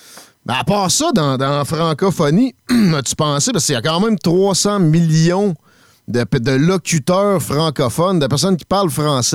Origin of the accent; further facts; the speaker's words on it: Quebec, Canada; je suis québécois